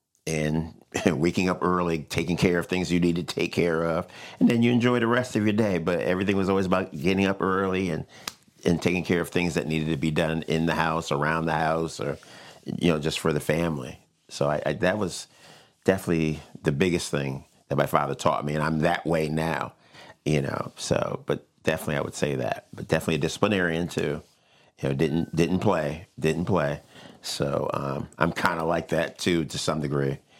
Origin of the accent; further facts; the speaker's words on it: West Haven, Connecticut, United States; West Haven. Pretty much all my life, West Haven Middle School, High School.